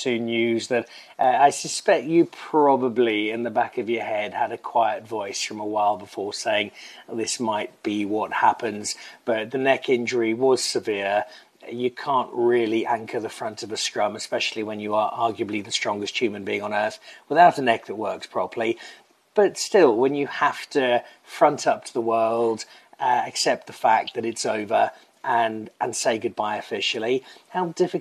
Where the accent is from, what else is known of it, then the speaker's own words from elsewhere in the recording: Zimbabwe; I grew up in Zimbabwe, so it's a part of the world I know well.